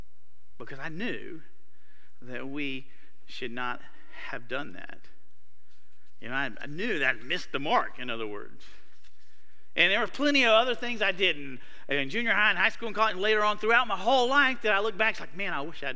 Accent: North Carolina, United States; So I grew up near Greensboro, so I went to Southeast Guilford High School.

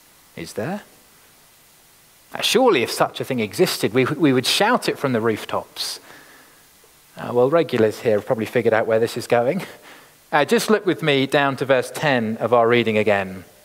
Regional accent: United Kingdom; I guess we talk about it because we're British.

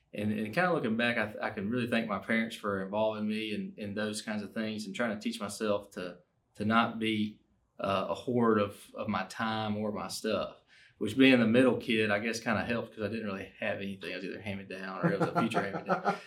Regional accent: Alabama, United States; I grew up in Baldwin County, and we went to Troy after going to Faulkner, where I met my wife.

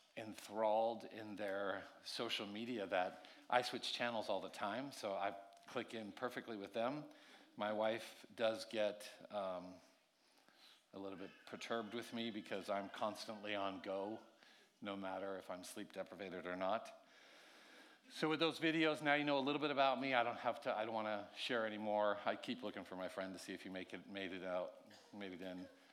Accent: California, United States; also born or lived in Hawaii; now in Idaho, United States; Obviously, you can hear I'm not from this region. I'm from California and Hawaii. We live right now part-time in Idaho

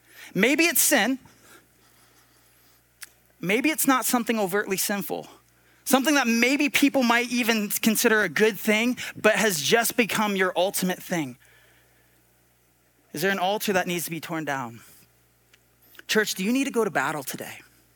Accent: Appalachia, United States; There are noises that dog makes that I have heard growing up in the Appalachian Hills.

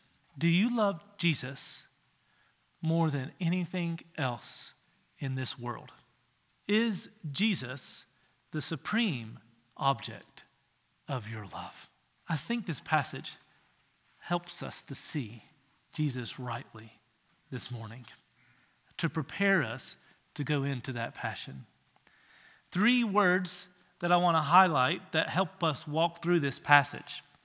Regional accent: Virginia, United States; Growing up in Virginia, I had the great opportunity of taking a field trip

